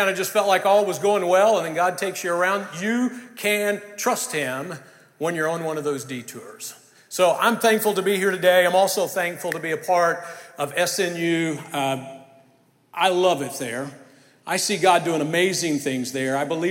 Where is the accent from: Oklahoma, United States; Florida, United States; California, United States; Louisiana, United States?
Oklahoma, United States; Mustang; Well, I grew up in Mustang, so not too far from here